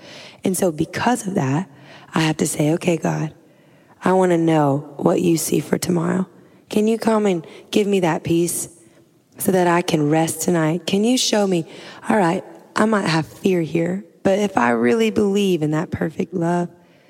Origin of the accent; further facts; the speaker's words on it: Louisiana, United States; I'm from Louisiana. I'm like a swamp girl.